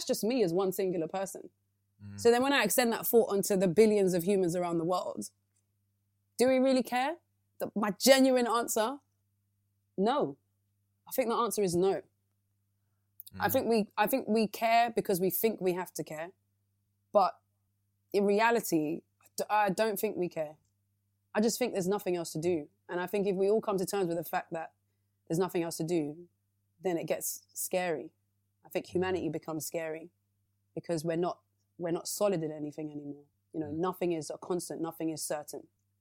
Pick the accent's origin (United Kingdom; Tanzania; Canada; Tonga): United Kingdom; Tottenham, London; growing up in Tottenham with three brothers, my mum and my dad, who were born in Nigeria, who raised four kids in England